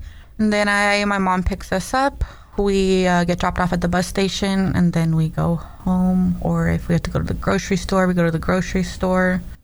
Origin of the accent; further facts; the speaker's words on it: Santa Rosa, United States; I'm from Santa Rosa.